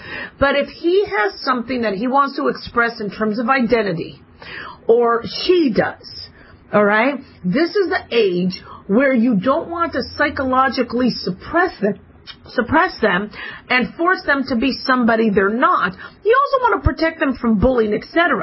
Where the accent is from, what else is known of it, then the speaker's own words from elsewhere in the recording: Phoenix, Arizona, United States; So I always had to have my legs covered, which was really, really kind of hard to do, you know, growing up in Phoenix, Arizona in the heat.